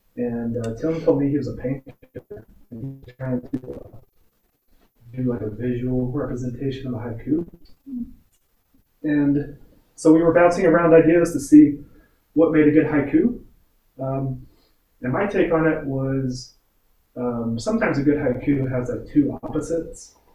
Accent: Tennessee, United States; the role I play … I'm from Tennessee, yada yada.

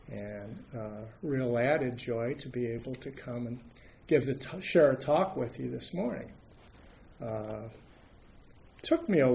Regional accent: Cleveland, Ohio, United States; So I'm from Cleveland.

